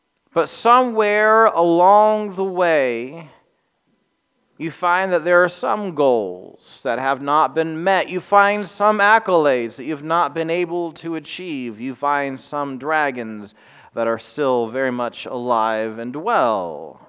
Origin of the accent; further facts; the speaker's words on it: Anderson, United States; I have shared with you before, you know, like I grew up in Anderson, and yet I found second and third homes in other places.